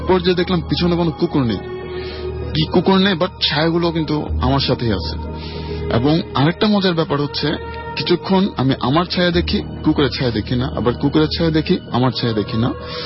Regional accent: Chittagong, Chittagong Division, Bangladesh; আমি চট্টগ্রাম বিশ্ববিদ্যালয় থেকে এসেছি। আমার বেড়ে ওঠা, বড় হওয়া, আমার পড়াশোনা সবকিছু চট্টগ্রাম বিশ্ববিদ্যালয় ক্যাম্পাসেই।

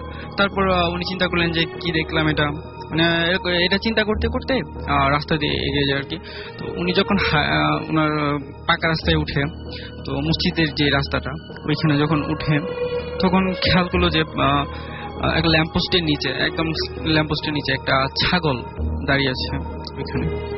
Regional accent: Jigatala, Dhaka Division, Bangladesh; জিগাতলা থেকে এসেছি।

